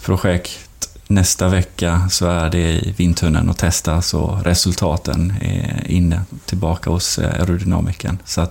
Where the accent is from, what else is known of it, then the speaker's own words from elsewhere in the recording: Sweden; komma in som svensk på Red Bull där